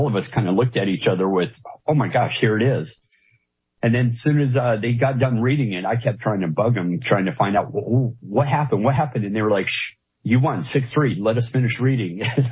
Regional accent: United States; And since it was my right as an American, I served as a Marine for 20 years.

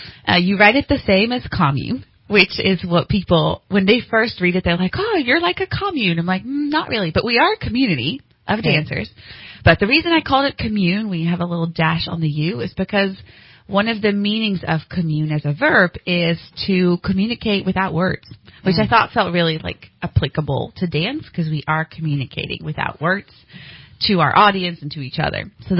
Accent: Netherlands; moved away as an adult; now in United States; Yes, born and raised in the Netherlands. I moved here when I was 20. A little over 10 years ago to do ministry school

